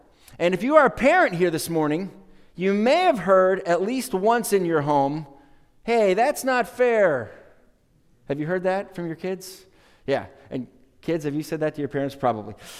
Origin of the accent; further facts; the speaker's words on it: New Hampshire, United States; moved away as an adult; now in Mexico; I grew up here in New Hampshire, but this is no longer my home. We have been in Mexico since 1999